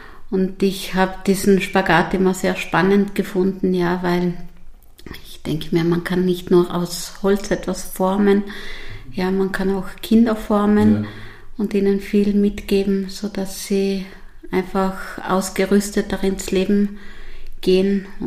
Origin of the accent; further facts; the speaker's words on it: Trentino-Alto Adige, Italy; also born or lived in Vienna; Ich komme aus Südtirol, habe in Wien studiert